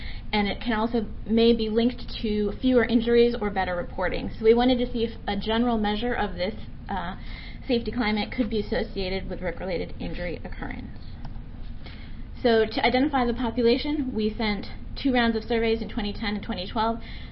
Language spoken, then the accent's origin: English; Washington, United States; I'm also from Washington State.